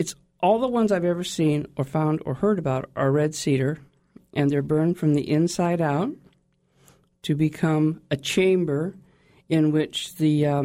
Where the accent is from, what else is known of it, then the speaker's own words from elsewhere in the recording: Alaska, United States; I've born and raised in Alaska, lived remotely and off the grid several times.